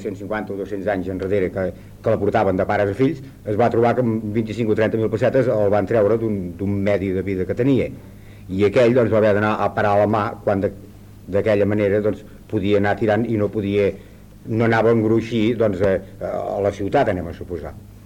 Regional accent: Castellbisbal, Catalonia, Spain; allà al meu poble, allà a Castellbisbal, doncs era fins fa 10 anys completament agrícola, no hi havia res més.

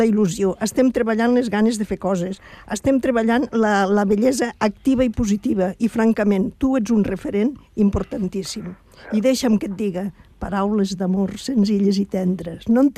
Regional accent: Agramunt, Catalonia, Spain; now in Sant Boi de Llobregat, Spain; jo et puc dir que jo sóc de Gramunt, encara que fa molts anys que estic visquent a Sant Boi

